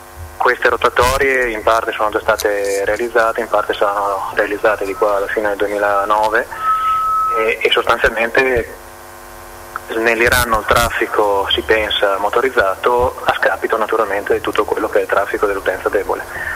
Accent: Bologna, Emilia-Romagna, Italy; non soltanto bolognese per la verità, ma siccome noi siamo di Bologna bisogna che guardiamo a Bologna

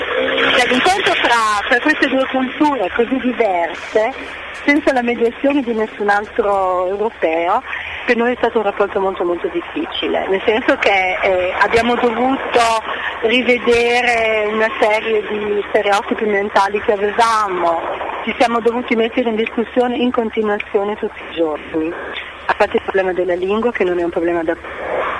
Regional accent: Bologna, Emilia-Romagna, Italy; now in Tanzania; io sono nata a Ferrara, quindi ecco. Sono di nascita ferrarese e di vita bolognese.

